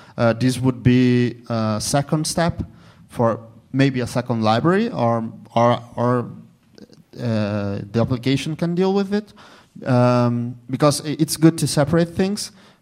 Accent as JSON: {"language": "English", "country": "Brazil", "said": "Did I mention I'm from Brazil? Okay, I'm from Brazil."}